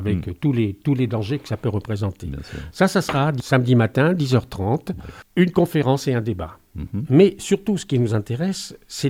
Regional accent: Thonon, Auvergne-Rhône-Alpes, France; moi je suis de Thonon, et notre association est à Gaillard.

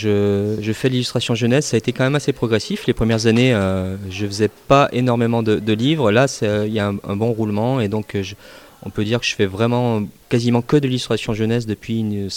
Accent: Saint-Étienne, Auvergne-Rhône-Alpes, France; born there; Voilà, je suis né à Saint-Étienne. J'habite maintenant un peu plus loin en campagne

